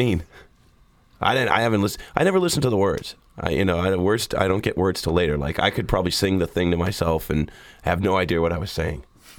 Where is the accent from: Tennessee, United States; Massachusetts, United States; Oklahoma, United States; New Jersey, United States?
Massachusetts, United States; Boston; Maybe it's because I'm from Boston